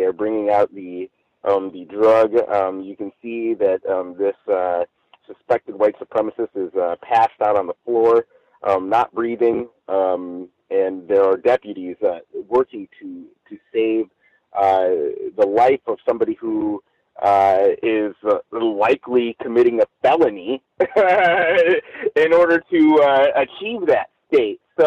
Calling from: Los Angeles, California, United States; I'm calling in from Los Angeles.

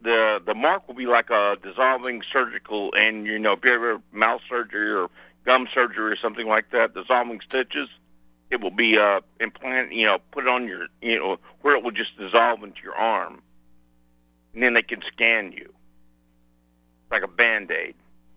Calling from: Arkansas, United States; I'm calling from Arkansas

